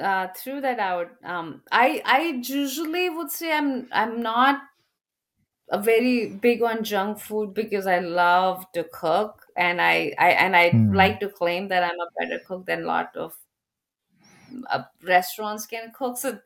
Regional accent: Punjab, India; I would say, growing up in India and eating Indian food for most part, right? I think the one that I don't enjoy sometimes is, I'm a Punjabi

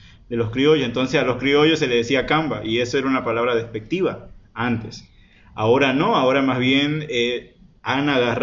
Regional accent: Santa Cruz de la Sierra, Santa Cruz, Bolivia; born there; yo soy nacido en Santa Cruz

